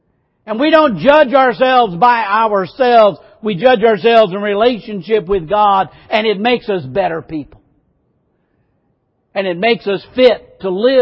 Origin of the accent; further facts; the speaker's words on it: Iowa, United States; born there; They could learn that I was born in Iowa.